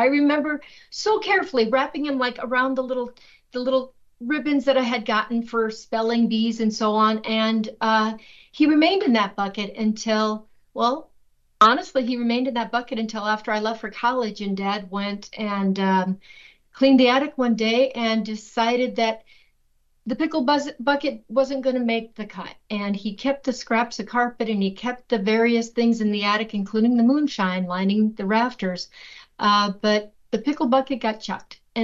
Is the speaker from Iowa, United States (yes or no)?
yes; Carroll, Iowa, United States; So the book's a collection of stories on my journey from the cornfields of rural Iowa, growing up in Carroll, Iowa, all the way to the corner office and executive offices of Microsoft.